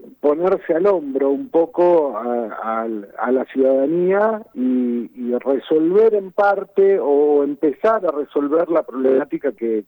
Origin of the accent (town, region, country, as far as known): Argentina